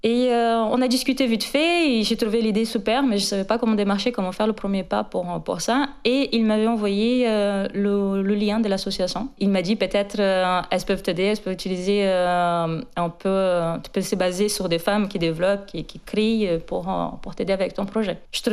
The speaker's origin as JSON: {"language": "French", "country": "Brazil", "lives_now": "France", "said": "je suis brésilienne."}